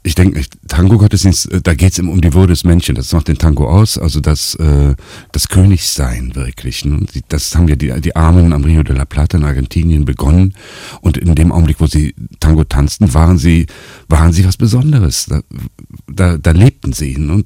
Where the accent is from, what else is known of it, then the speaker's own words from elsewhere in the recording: Rhineland, Germany; Nö, ich bin Rheinländer